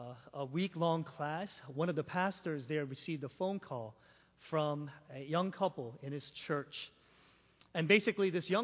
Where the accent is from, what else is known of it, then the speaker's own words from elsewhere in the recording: St. Louis, Missouri, United States; I am from St. Louis, a diehard Cardinals fan, so I hope you don't hold that against me.